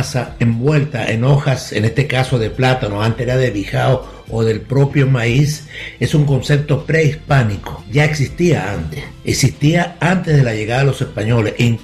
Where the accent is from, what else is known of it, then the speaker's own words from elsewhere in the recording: Venezuela; Antes no éramos venezolanos, éramos provincia española